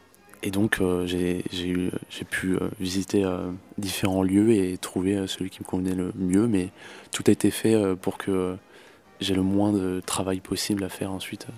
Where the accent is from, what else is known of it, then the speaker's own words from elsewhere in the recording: Nantes, Pays de la Loire, France; je viens de Nantes.